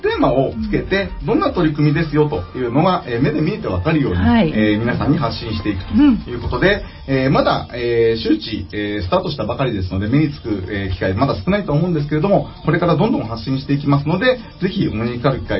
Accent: Yokohama, Kanagawa, Japan; born there; まあ、生まれは横浜なんですけれども

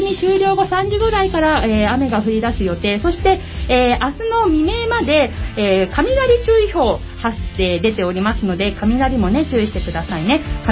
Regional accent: Kawasaki, Kanagawa, Japan; 川崎生まれ川崎育ち、自称夢見ヶ崎動物公園専属

